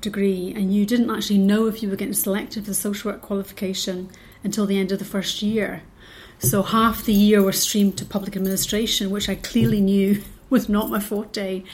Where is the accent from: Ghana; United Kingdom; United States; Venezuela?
United Kingdom; Ayr, Scotland; now in Glasgow, United Kingdom; So I came back to Scotland, and I'm from Ayr originally, but I moved to Glasgow. And I've lived in Glasgow ever since. So that's end of 91, beginning of 92.